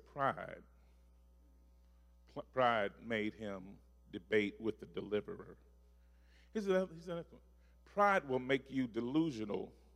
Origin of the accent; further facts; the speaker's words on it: Hopkinsville, Kentucky, United States; I grew up in Hopkinsville where somebody evidently put out a narrative that you can't preach unless you got a good suit.